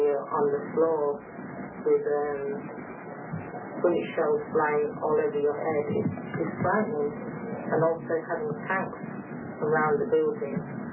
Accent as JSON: {"language": "English", "region": "London", "country": "United Kingdom", "said": "London, England."}